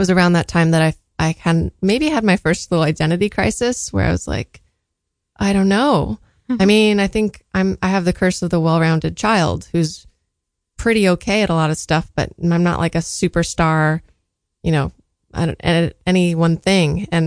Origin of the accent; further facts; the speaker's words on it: San Diego, California, United States; born there; I was born in San Diego. I feel like location's the easiest way to start talking about that. I was the eldest in a family of two.